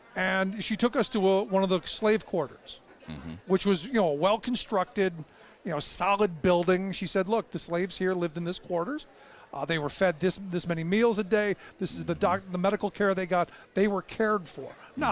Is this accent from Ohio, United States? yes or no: yes; Cleveland, Ohio, United States; Like, I grew up in Cleveland.